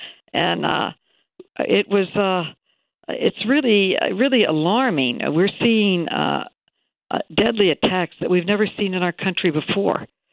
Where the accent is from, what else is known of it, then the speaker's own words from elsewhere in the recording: New York, United States; And I'm a New Yorker.